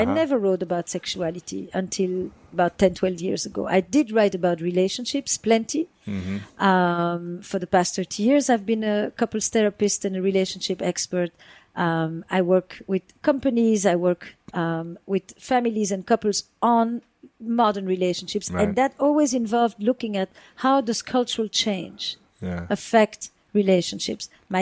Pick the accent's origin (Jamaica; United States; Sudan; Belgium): Belgium; Flanders; I grew up in the Flemish part of Belgium.